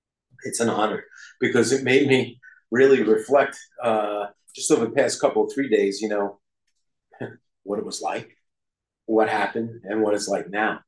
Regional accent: Brooklyn, New York, United States; born there; So, here we go. I was born in Brooklyn, New York.

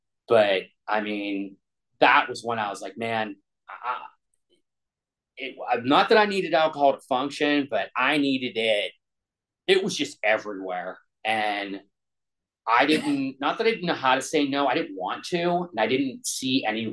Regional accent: Pennsylvania, United States; I grew up in Western PA.

